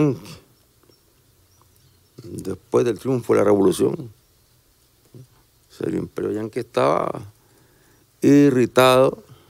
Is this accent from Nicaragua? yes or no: yes; La Libertad, Chontales, Nicaragua; Yo nací en la Libertad Chontales. Soy chontaleño.